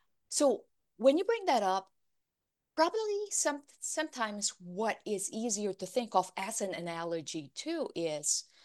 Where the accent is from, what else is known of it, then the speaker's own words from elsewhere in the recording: Arizona, United States; I'm from Arizona. So we use this in a lot of our hospitals in Arizona.